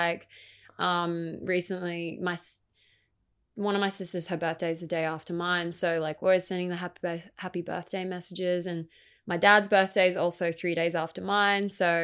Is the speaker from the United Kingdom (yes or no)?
no; Gold Coast, Queensland, Australia; I guess like starting off, I grew up on the Gold Coast. I've lived here pretty much all my life besides a short stint in Brisbane, which I'll get to. I grew up on the north part. So I was in Benoa, went to schools there.